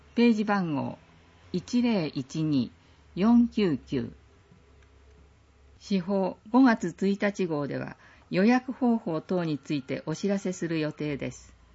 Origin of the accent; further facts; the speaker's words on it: Musashimurayama, Tokyo, Japan; 私は昭和28年にこの地で生まれ育ち、昭和53年に武蔵村山市役所に入庁して以来、今日まで武蔵村山市と共に歩んでまいりました。